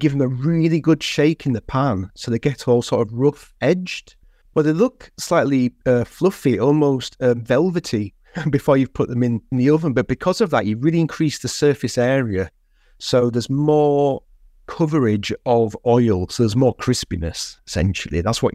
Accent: Yorkshire and the Humber, United Kingdom; I'm from Yorkshire originally

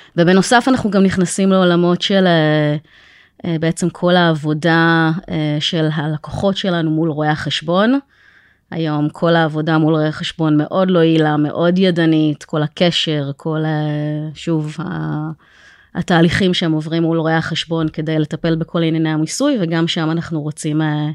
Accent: Tel Aviv, Tel Aviv District, Israel; also born or lived in United States; תל אביבית רוב שנותיי, למרות שהייתי בארצות הברית בגיחה של 10 שנים כזה.

